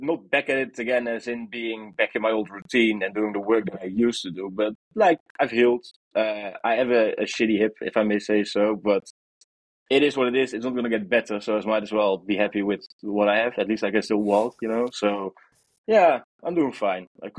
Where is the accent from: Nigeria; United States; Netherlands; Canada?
Netherlands; English is a second language; I'm from the Netherlands. So in the Netherlands, as you might know, the hardcore scene is quite popular.